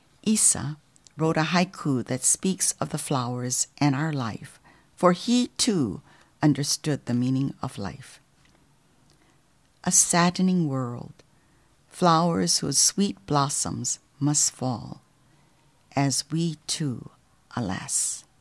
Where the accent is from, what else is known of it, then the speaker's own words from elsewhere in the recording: Hawaii, United States; When I told her that I was from Hawaii and that I was third generation, I suddenly rose in her estimation of me.